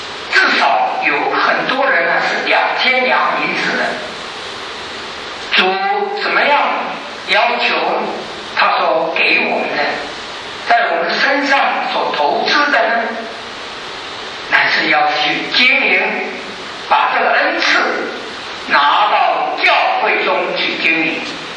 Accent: China; 我们中国人呢、啊，每到年底就要开始算账，好好算账

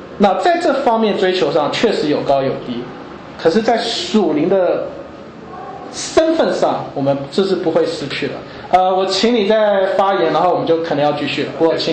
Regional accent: China; 我觉得我们中国人说太含蓄了，好像觉得说不想得罪人

